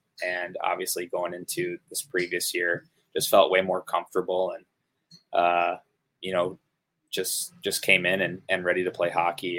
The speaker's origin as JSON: {"language": "English", "country": "United States", "said": "Probably not, because I'm American"}